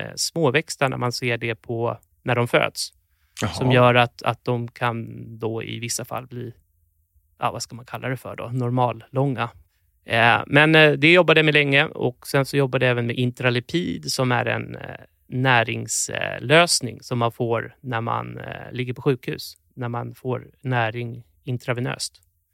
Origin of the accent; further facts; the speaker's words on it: Ekerö, Stockholm County, Sweden; also born or lived in Åkersberga; jag spenderade mina första år i Åkersberga faktiskt. Och sen så flyttade vi till Ekerö när jag skulle börja i andra klass. Men där är jag uppväxt med mamma och pappa. Och har en lilla syster också. Det var en fantastisk plats att växa upp. Det är ju en ö väster om Stockholm.